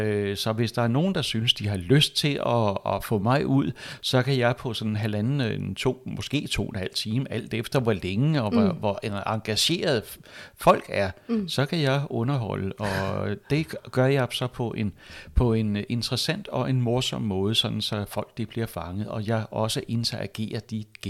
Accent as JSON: {"language": "Danish", "town": "Copenhagen", "region": "Capital Region of Denmark", "country": "Denmark", "tie": "born or raised there", "lives_now": "Næstved, Denmark", "said": "Oprindeligt er jeg københavner, jeg er ærkekøbenhavner, kommer fra Vesterbro, fra det mørke Vesterbro, og har selvfølgelig haft min ungdom, min skoledom, min lærdom derinde."}